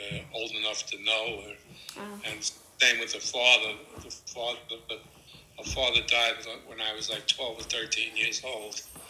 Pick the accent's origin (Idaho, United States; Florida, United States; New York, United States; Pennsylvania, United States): New York, United States; Brooklyn; I grew up on in Brooklyn on 61st Street is where I lived, in Bay Ridge.